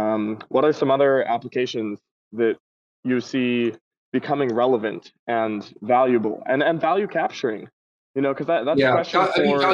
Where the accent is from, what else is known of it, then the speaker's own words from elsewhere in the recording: Los Angeles, California, United States; Yeah, I am. I'm from Los Angeles.